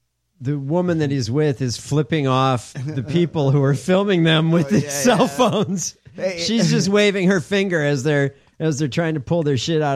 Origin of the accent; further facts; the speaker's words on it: Chicago, Illinois, United States; Leaving my hometown, Chicago.